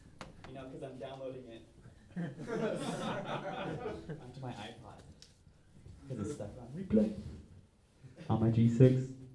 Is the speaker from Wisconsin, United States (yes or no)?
no; Seattle, Washington, United States; I'm from Seattle, Washington. Live from Seattle, Washington.